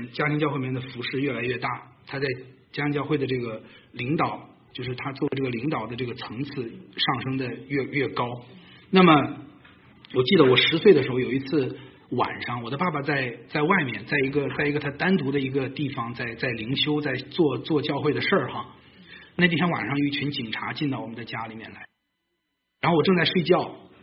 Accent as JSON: {"language": "Chinese", "country": "China", "tie": "born or raised there", "moved": "as an adult", "lives_now": "United States", "said": "所以我在大陆，我小的时候在大陆长大哈，我21岁来的美国上这个上学哈。"}